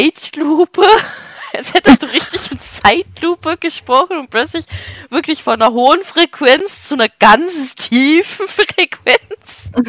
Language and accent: German; Baden-Württemberg, Germany; Ich sag jetzt mal meine alte Heimatstadt, also nicht da, wo ich jetzt geboren wurde, sondern halt, wo ich die schönsten Erinnerungen, sag ich jetzt mal, habe, in Baden-Württemberg. Weil da gab's halt eine Kleinstadt